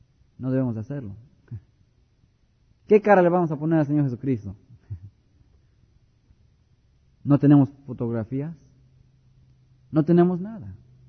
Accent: Mexico City, Mexico; born there; Yo nací en México, Distrito Federal, allí en la villa, en la catedral.

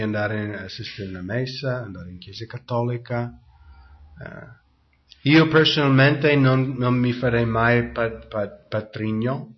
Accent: United States; io sono americano, non sono cresciuto nella Chiesa Cattolica, sono cresciuto protestante

